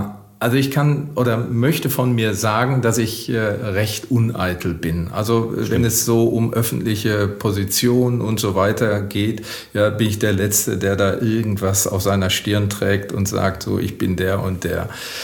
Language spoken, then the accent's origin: German; Witten, North Rhine-Westphalia, Germany; ja, zum Beispiel darf ich unseren Wirtschaftsbeirat in Witten nennen, ja, meine Heimatstadt.